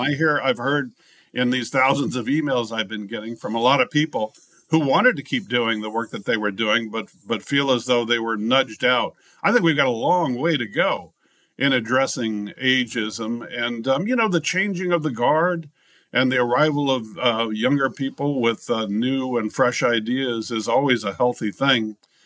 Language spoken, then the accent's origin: English; California, United States; also born or lived in East Coast; now in Los Angeles, United States; I'm not from Los Angeles. I came here. I'm from Northern California, but I moved here 22 years ago from the East Coast, and I didn't know a thing.